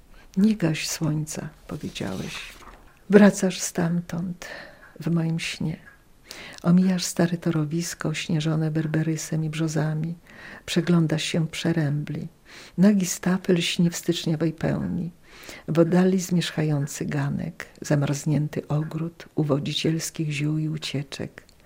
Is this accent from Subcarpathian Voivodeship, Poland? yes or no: no; Podlaskie Voivodeship, Poland; Ja pochodzę z takiej dzielnicy, gdzie do mostu na Dolistówce, pochodzę z ulicy Nowowarszawskiej.